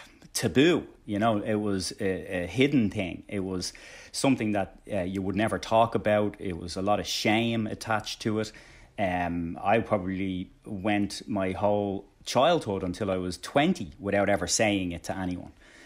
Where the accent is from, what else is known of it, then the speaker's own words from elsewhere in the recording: Tallaght, Leinster, Ireland; Yeah, it's Talla in the 80s and our little corner of it. It was pretty bleak.